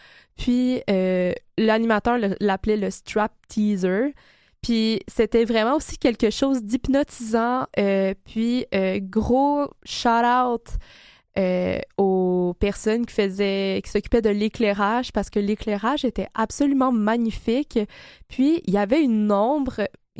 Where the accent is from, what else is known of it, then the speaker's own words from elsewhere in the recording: Quebec City, Quebec, Canada; Puis à Québec, vu que je viens de Québec